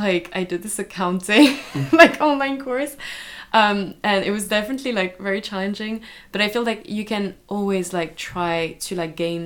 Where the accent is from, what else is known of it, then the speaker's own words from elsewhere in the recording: France; we come from France